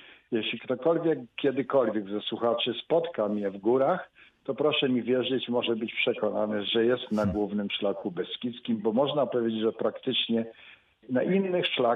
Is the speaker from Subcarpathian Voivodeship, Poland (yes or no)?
yes; Pustków, Subcarpathian Voivodeship, Poland; also born or lived in Kańczuga; urodziłem się w Kańczudze, w małym miasteczku niedaleko Przeworska. Mieszkałem przez całe swoje młode lata niedaleko Dębicy, w miejscowości Pustków, osiedle, ale właściwie to była wieś. 15 lat pracowałem w Tarnobrzegu